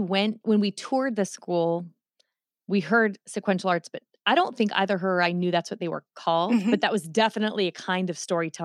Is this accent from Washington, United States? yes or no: yes; Spokane, Washington, United States; Spokane, right on the Idaho border.